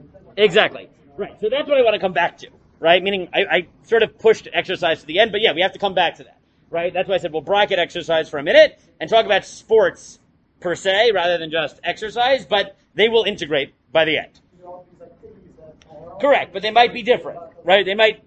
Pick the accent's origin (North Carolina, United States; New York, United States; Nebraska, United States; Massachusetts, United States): New York, United States; Staten Island; I grew up in Staten Island, so he would come visit the Young Israel once a year